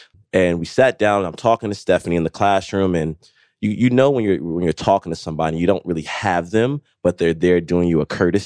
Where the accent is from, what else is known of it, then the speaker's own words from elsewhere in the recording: New Jersey, United States; But I'm a very transparent blunt. And I'm from Jersey. So I had that East Coast.